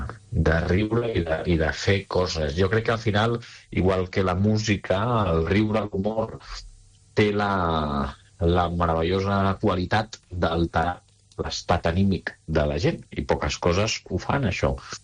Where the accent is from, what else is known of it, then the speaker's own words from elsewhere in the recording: Catalonia, Spain; Jo sóc català, vaig créixer amb TV3